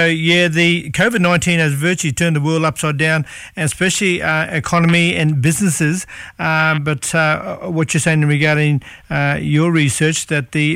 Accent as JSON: {"language": "English", "country": "Australia", "said": "we're as Australian, we need to buy Australian produce to support the industry, support this country"}